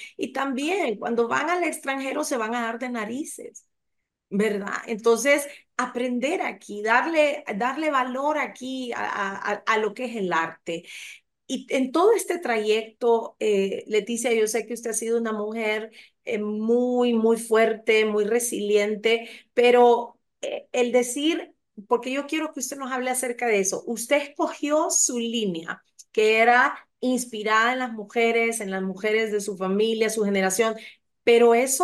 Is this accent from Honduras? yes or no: yes; Honduras; tenemos ese pensamiento tan mediocre de que no nos valoramos nosotros mismos como hondureños